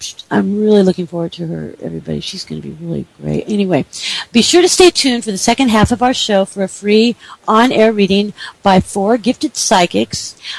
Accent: Atlanta, Georgia, United States; See, I'm from Atlanta. Remember, I'm from Atlanta.

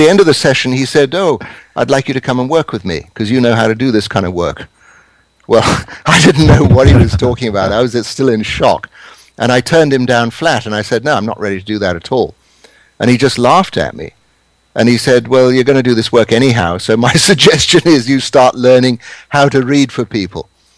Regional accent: England, United Kingdom; now in United States; You can tell from my accent, I didn't grow up in America, though I've spent a major part of my life here. I grew up in England and grew up on a farm.

